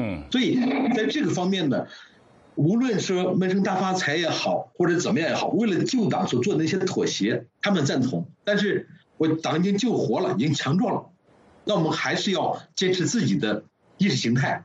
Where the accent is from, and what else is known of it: China